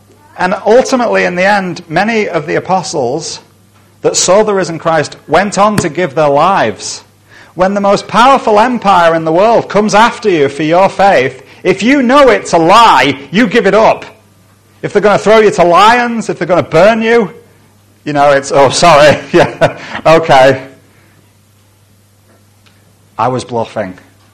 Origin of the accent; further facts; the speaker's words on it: United Kingdom; yeah, I am thoroughly British